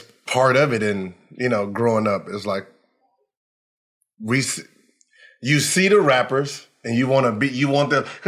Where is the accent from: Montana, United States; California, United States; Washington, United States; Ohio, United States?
California, United States; So I'm from the Valley.